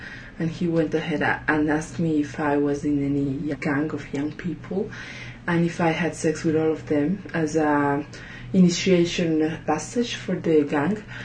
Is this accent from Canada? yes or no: no; Bolivia; English is a second language; I come from Bolivia. I am an anthropologist by training.